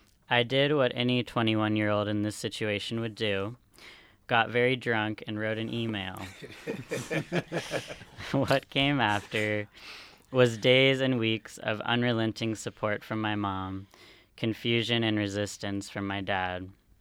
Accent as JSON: {"language": "English", "region": "California", "country": "United States", "said": "So my story, I'm from California"}